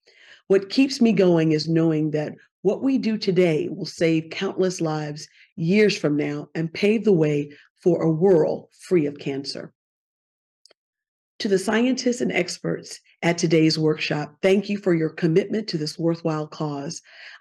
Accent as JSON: {"language": "English", "town": "Selma", "region": "Alabama", "country": "United States", "tie": "born or raised there", "said": "Civil Rights District, which includes the historic cities of Birmingham, Montgomery, Tuscaloosa, and my hometown of Selma, Alabama."}